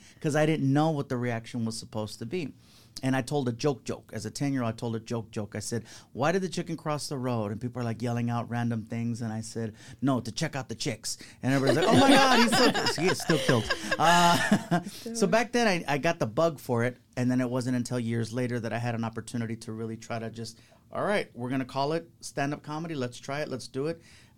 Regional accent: San Diego, California, United States; also born or lived in Chula Vista; I'm from San Diego, California. I was born in Chula Vista, July 15, 1976.

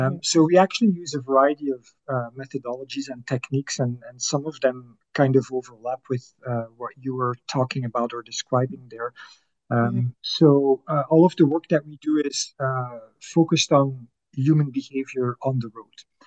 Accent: Belgium; Well, actually, I was born and raised in Belgium, where I started my career working in road safety.

